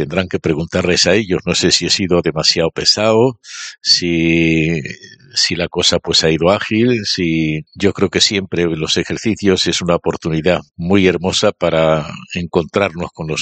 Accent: Extremadura, Spain; resido en Plasencia. Plasencia es, digamos, como mi patria chica, ¿no? Porque aunque yo soy de un pueblo que está a 7 kilómetros de Plasencia, pero Plasencia es la ciudad pues en que viví mi tiempo de seminario, en que mis padres se fueron a Plasencia después, ya cuando yo tenía 14 o 15 años

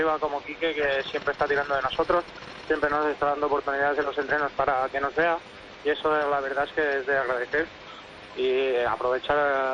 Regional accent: Calaf, Catalonia, Spain; era muy pequeño iba con un balón siempre pegado a los pies. Empecé desde muy pequeñito en el equipo de mi pueblo

